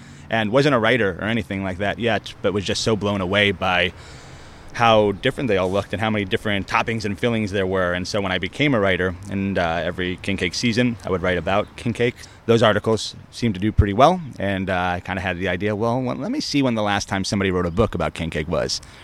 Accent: New York, United States; now in New Orleans, United States; Yeah, so I'm a Long Islander.

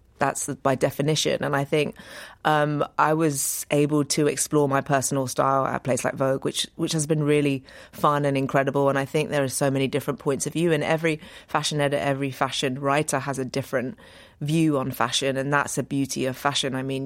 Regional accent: London, United Kingdom; And I think growing up in London really did.

